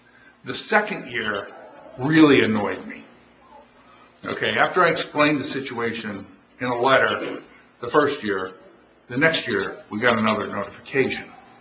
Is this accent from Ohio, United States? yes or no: yes; Youngstown, Ohio, United States; maybe it's because I grew up in Youngstown, but we didn't like rats when I was a kid growing up